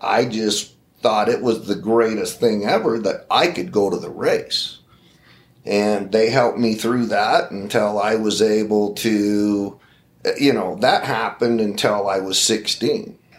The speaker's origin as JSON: {"language": "English", "town": "Cedar City", "region": "Utah", "country": "United States", "tie": "born or raised there", "said": "You know, I grew up right here in Cedar City, Utah. Come from a ranching family. Had very little money."}